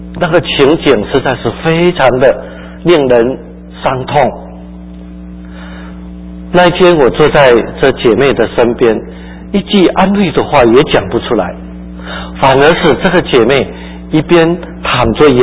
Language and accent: Chinese; Xiamen, Fujian, China; 我来自福建厦门，那我们是70年代被上帝兴起的一群的年轻人。